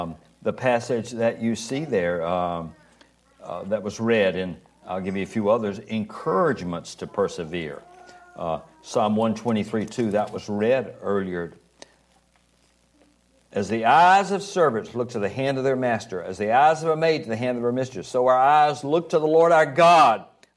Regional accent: Montgomery, Alabama, United States; And I was raised in Montgomery, Alabama, our high school.

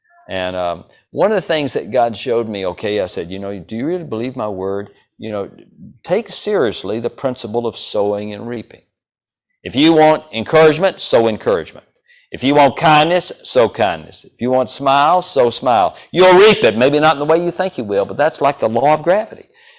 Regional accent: Deep South, United States; I'm from the Deep South, you know, for the shocking price.

